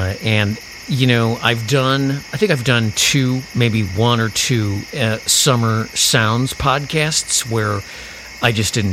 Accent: Chicago, Illinois, United States; where I grew up in the Chicago area, the first day of school comes shortly after that.

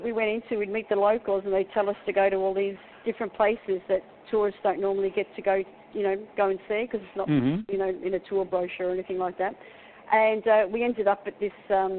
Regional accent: Wales, United Kingdom; because I'm from Wales, so I've seen plenty of castles.

